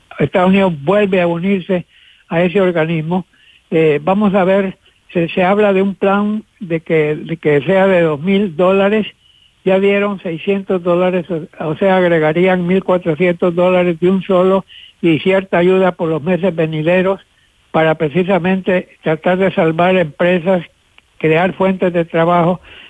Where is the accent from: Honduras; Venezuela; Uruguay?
Honduras; now in United States; yo soy de Honduras, ahí tenía mis programas y todo, regreso en el 80, llevo 41 años acá